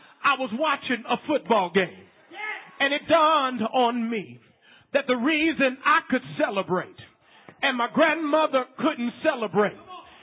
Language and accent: English; Cleveland, Ohio, United States; of course I'm from Cleveland and the Cleveland Browns were winning.